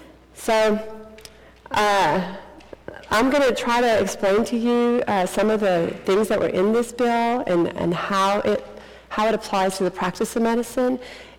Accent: Texas, United States; I'm a DO from Texas

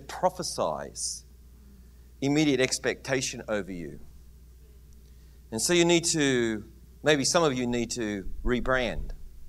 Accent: Australia; I'm always worried whether you understand me because I'm so Australian.

